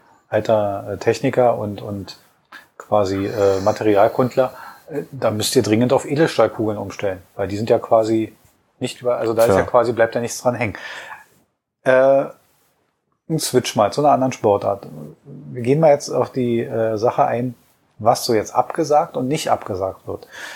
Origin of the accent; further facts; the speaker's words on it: Berlin, Germany; gerade als Berliner